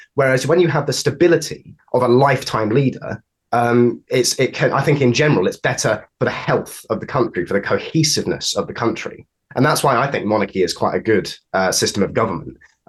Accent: South East England, United Kingdom; Then I'm actually from the southeast. I'm from Kent.

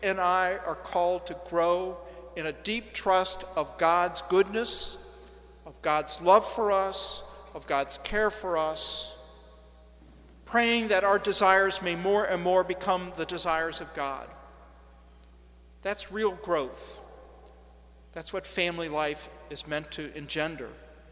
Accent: St. Louis, Missouri, United States; I grew up in St. Louis, Missouri, not Bethlehem or Nazareth.

